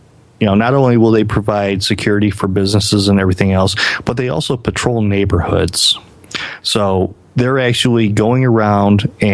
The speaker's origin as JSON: {"language": "English", "town": "Detroit", "region": "Michigan", "country": "United States", "said": "I am from Detroit, the failed state project."}